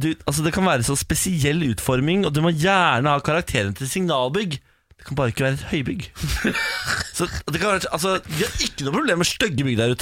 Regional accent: Moss, Østfold, Norway; På vegne av meg som mossing, så jeg sier unnskyld.

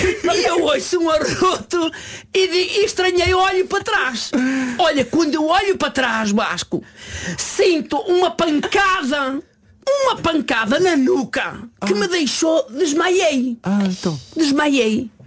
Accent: Famalicão, Norte, Portugal; Sou natural de Famalicão.

